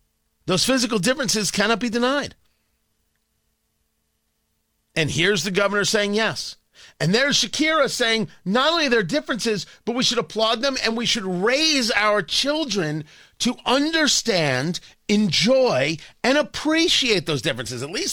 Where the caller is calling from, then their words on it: Indianapolis, Indiana, United States; So, you know, I come to you from Indianapolis, Indiana, and we're on it.